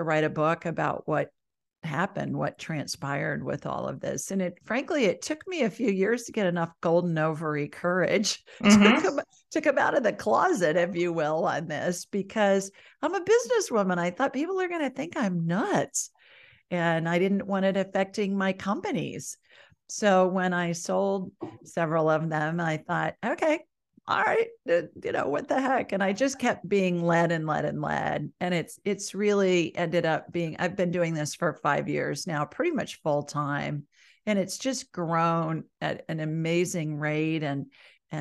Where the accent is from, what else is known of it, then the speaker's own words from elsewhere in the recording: Ohio, United States; now in Birmingham, United States; Because I'm from Ohio, you like you. Yeah, originally.